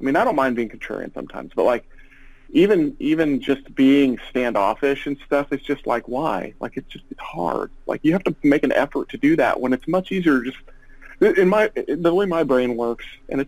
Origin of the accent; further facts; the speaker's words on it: Illinois, United States; my hometown is a small, you know, 10,000 people farm town that's a bedroom community for four larger cities. So Champaign-Urbana, where the University of Illinois is, where I live, is east. Springfield